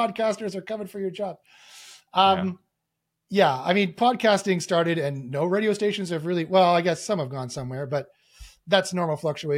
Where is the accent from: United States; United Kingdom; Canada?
Canada; I am Canadian